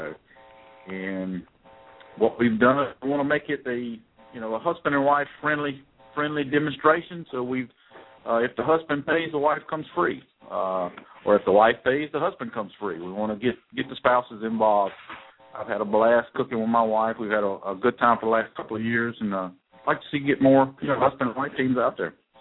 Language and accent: English; McConnells, South Carolina, United States; And we decided to put on a class January the 26th in McConnell's, my hometown where I grew up. It's in the middle of nowhere, but it's easy to get there and easy to find.